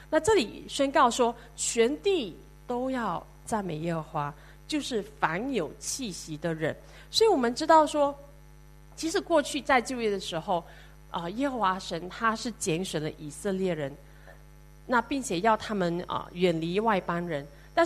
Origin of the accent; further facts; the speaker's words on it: Sarawak, Malaysia; 有机会三年多没有回家，我回到就是马来西亚砂劳越。那在因为刚好是十二月头，就是很多开始了一些的因为那边有很多教会，我的家乡有很多教会